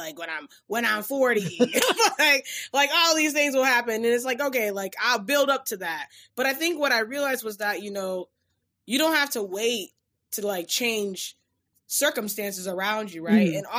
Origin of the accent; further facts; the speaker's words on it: Ghana; now in United States; my own experience as a Ghanaian American. I see it as somebody who identifies alongside the African American community, right? Because those were the first Black people I really got to engage with when I came to America.